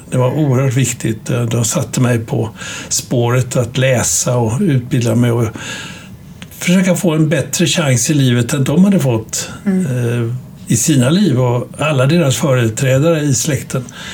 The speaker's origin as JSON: {"language": "Swedish", "town": "Göteborg", "region": "Västra Götaland County", "country": "Sweden", "tie": "born or raised there", "said": "Min hembygd Göteborg, min uppväxt där inte bara jag kommer ifrån utan också både pappa och mamma, i varje fall i närheten där."}